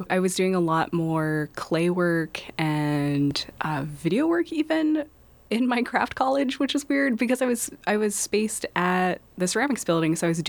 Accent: Hoopa, California, United States; I grew up in Hoopa. I went to Hoopa High and I graduated.

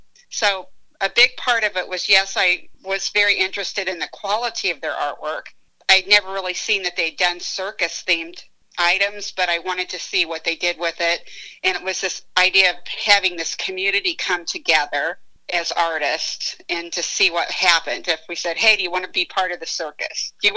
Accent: Bloomington, Illinois, United States; the circus history in my hometown of Bloomington, Illinois, that has always fascinated me.

